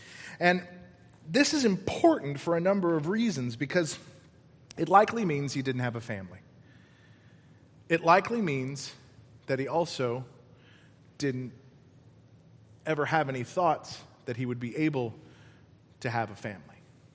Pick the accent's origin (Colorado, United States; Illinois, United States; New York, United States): Colorado, United States; Denver; it's the journey that I took from my hometown of Denver to here, right?